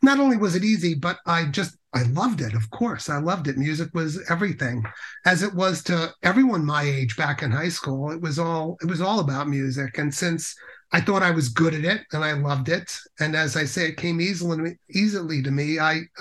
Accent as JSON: {"language": "English", "town": "Jericho", "region": "New York", "country": "United States", "tie": "born or raised there", "said": "I'm from Long Island originally. I grew up in Jericho."}